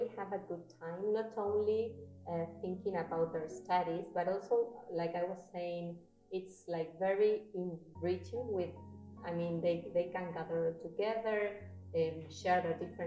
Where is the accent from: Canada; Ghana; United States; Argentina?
Argentina; I'm from Argentina.